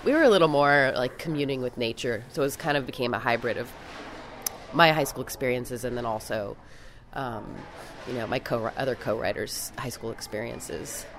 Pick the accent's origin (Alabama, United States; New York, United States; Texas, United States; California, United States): Texas, United States; Austin; And I grew up in Austin, and I had a really neat friend group that a lot of them I'm still friends with, that I grew up with in high school